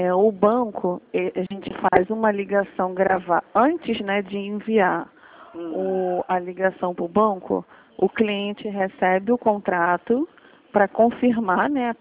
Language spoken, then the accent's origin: Portuguese; Bangu, Rio de Janeiro, Brazil; Eu sou de Bangu, totalmente